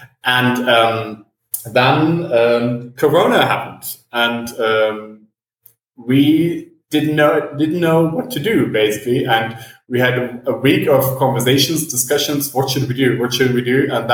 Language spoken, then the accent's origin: English; Berlin, Germany; now in São Paulo, Brazil; because I'm from Berlin, and I would say Berlin and São Paulo are at least similar.